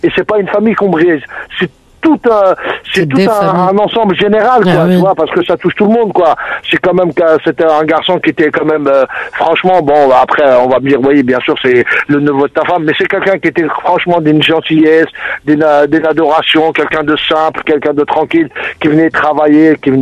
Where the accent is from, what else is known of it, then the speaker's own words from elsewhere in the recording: Béjaïa, Béjaïa Province, Algeria; je parle parce que moi je suis de Bijaya, quoi.